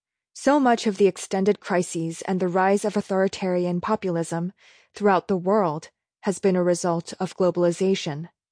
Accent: United States; Since I'm American, my hosts have assumed I need spacious, extraordinarily comfortable conditions

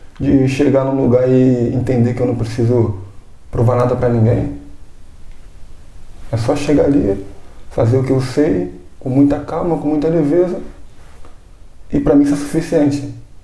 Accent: Brazil; sou contramestre de capoeira Angola, sou brasileiro

